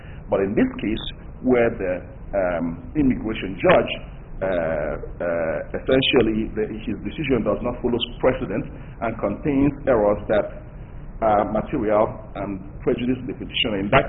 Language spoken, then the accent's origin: English; Minneapolis, Minnesota, United States; I did not represent, I'm from Minneapolis.